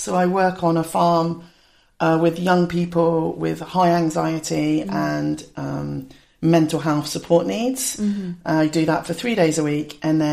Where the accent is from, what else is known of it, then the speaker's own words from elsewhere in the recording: Swindon, South West England, United Kingdom; born there; also born or lived in Nigeria; So I was born in Swindon. When I was about 18 months old, we went to Nigeria with my mum and my dad and my three older brothers.